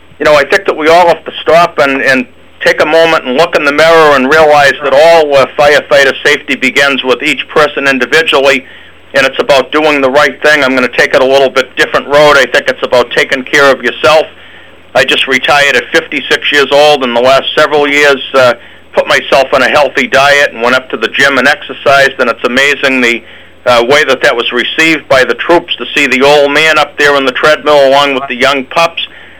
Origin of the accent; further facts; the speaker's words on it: Massachusetts, United States; An 89-year-old is no business on the fire ground in my home state. Massachusetts at 65, it's time to go.